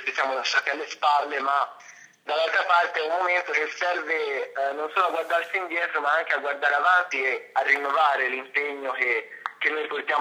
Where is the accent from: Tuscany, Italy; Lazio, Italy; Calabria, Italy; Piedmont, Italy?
Tuscany, Italy; Scarperia; Io ho appena fatto 20 anni e sono di Scarperia, nella zona provincia di Firenze, del Mugello.